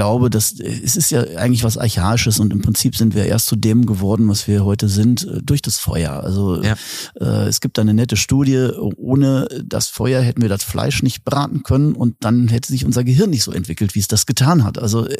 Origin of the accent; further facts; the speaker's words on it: Hanover, Lower Saxony, Germany; ich bin halt in Hannover eigentlich aufgewachsen, teilweise mittendrin und habe das immer geliebt und dann sind wir hier ins schöne Westfalen gezogen und ich habe mich dann immer weiter verkleinert, bis ich irgendwann in Davidsberg gewohnt habe. Das ist kein 2000 Einwohnerörtchen.